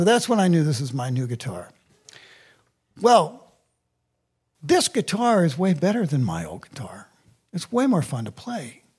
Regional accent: Kansas, United States; this is about 20 years ago, and I'm from Kansas.

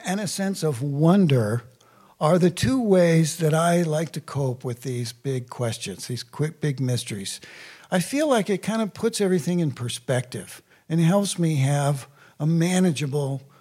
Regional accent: Kansas, United States; this is about 20 years ago, and I'm from Kansas.

